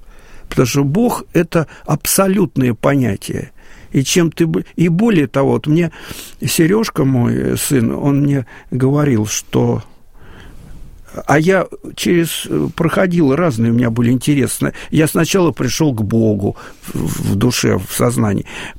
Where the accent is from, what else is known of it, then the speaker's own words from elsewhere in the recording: Moscow, Russia; Но я родился у Рижского вокзала и с детства слышал гудки паровозов и звон колокольный нашего храма, который там рядом стоит, рядом с нашим двором.